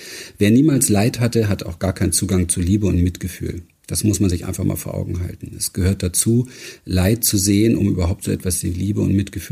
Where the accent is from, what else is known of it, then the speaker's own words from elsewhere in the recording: Berlin, Germany; Das fing an mit sehr schwerer Kindheit. In Berlin übrigens. Ich bin in Berlin Wedding aufgewachsen, Gesundbrunnen, habe in den Mülltonnen gespielt.